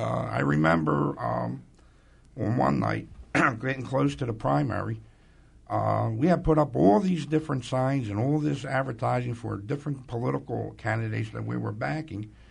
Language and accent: English; Philadelphia, Pennsylvania, United States; hopefully getting back involved in Philadelphia, because that's where my hometown and heart will always be